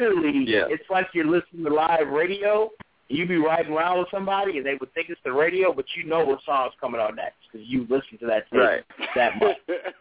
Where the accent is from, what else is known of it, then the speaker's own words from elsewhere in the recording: Kalamazoo, Michigan, United States; So, you know, I grew up in Kalamazoo, Michigan, and you know, back then we didn't get a whole lot of hip hop on the radio either.